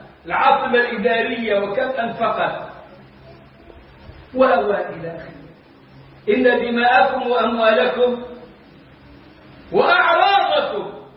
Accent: Egypt; بلدنا مصر

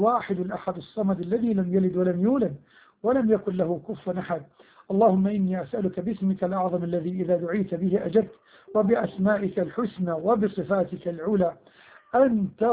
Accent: Egypt; أن يحفظ بلادنا مصر من كل مكروه وسوء

